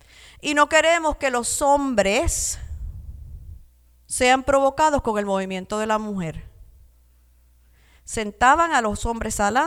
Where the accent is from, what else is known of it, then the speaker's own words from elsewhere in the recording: Puerto Rico; born there; Yo me acuerdo en Puerto Rico, mi país natal, yo veía muchas personas con tela de saco